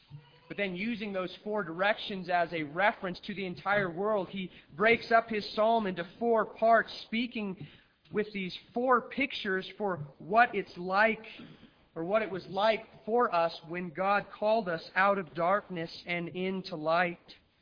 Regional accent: Colorado, United States; You know, I grew up here in Colorado

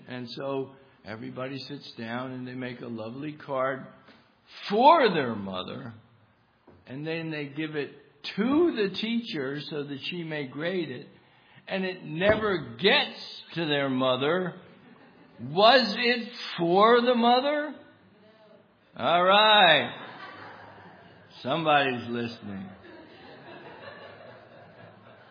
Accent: New Jersey, United States; I grew up in New Jersey, but I have learned something of the Queen's English.

